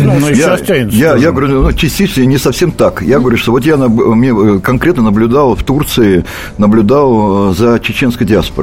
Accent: Moscow, Russia; и когда они узнали, что мы из Москвы

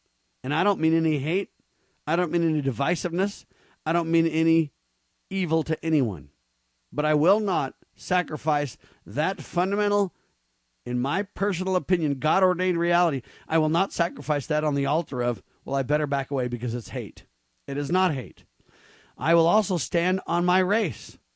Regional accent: California, United States; born there; now in Utah, United States; I'm actually a man of dual heritage. I was born in California, adopted by members of the Church of Jesus Christ of Latter-day Saints, Mormons, and I've grown up Now I live in Utah

